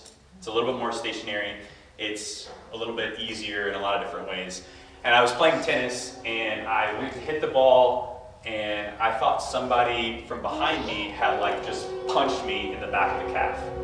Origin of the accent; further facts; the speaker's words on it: Missouri, United States; And I'm originally from Missouri, so my friends and I, we kind of were known as the Missouri boys.